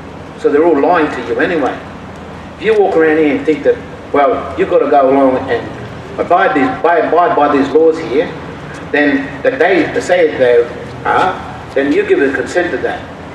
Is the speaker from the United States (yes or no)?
no; Queensland, Australia; I come from Wangan country. I speak Wili.